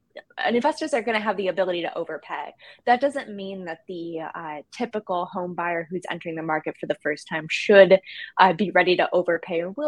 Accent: Michigan, United States; My home state of Michigan, I saw just opened up $10,000 in down payment assistance

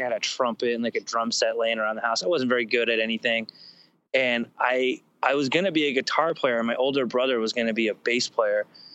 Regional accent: Santa Barbara, California, United States; I grew up around the Shiflets in Santa Barbara

